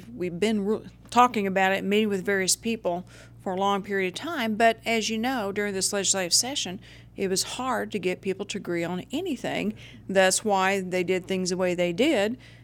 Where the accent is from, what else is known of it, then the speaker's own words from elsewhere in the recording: Oklahoma, United States; I am so proud of our fellow Oklahoman